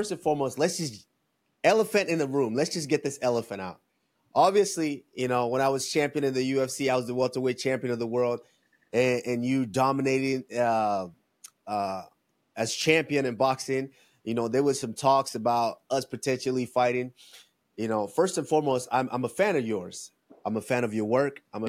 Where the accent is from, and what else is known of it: Nigeria